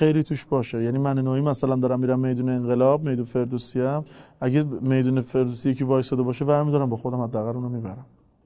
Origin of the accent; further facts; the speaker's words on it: Tehran, Tehran Province, Iran; من خودم چون بچه اونجایی هم که طرحه